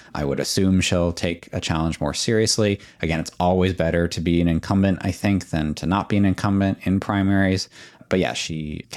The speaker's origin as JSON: {"language": "English", "town": "Boston", "region": "Massachusetts", "country": "United States", "said": "especially Ayanna Pressley, who actually, as a Bostonian, I will beat this horse until I'm dead."}